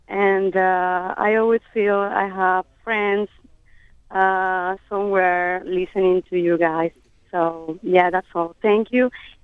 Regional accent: Cuba; I'm Cuban. Mm-hmm. I'm Cuban.

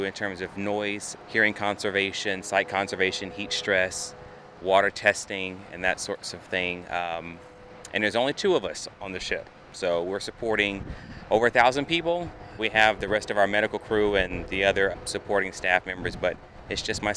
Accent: North Carolina, United States; I'm from North Carolina, by way of many other states, and now my home of record is in Pennsylvania.

